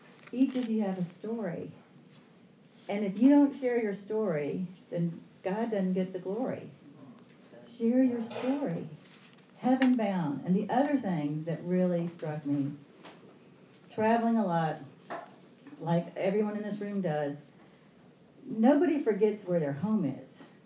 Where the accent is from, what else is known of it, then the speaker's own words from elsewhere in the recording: Atlanta, Georgia, United States; As most of you know, I'm not from New York. and of course, being from Atlanta, when I'm in places like Alabama and Mississippi, I think I am from the north.